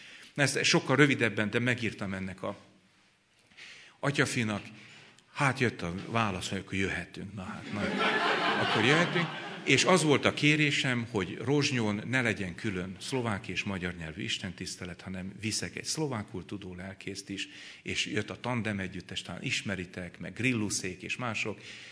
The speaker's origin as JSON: {"language": "Hungarian", "town": "Békéscsaba", "region": "Békés", "country": "Hungary", "tie": "born or raised there", "said": "Békés Csabán születtem, szlovák gyülekezetben, szlovák nyelvű gyülekezetben nőttem föl"}